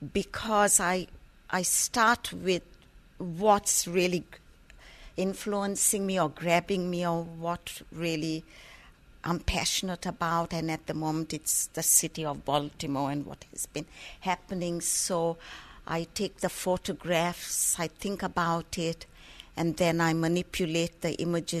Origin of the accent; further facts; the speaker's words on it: Kenya; moved away as an adult; I grew up in Kenya, and I lived there till I was 21.